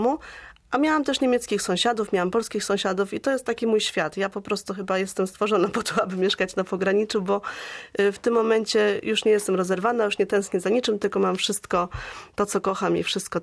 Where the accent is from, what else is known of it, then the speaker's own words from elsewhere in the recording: Hamburg, Germany; also born or lived in Szczecin; ja się wychowywałam w Hamburgu. Ja się urodziłam w Szczecinie, później przeprowadziłam się w 1988 roku do Hamburga i tam się wychowywałam.